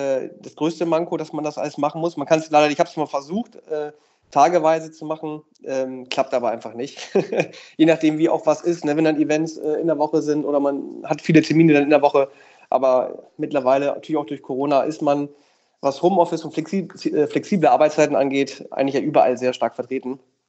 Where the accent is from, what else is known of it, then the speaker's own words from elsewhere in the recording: Oldenburg, Lower Saxony, Germany; also born or lived in Bremen; Gar nicht ganz so einfach, aber Oldenburg-Bremen.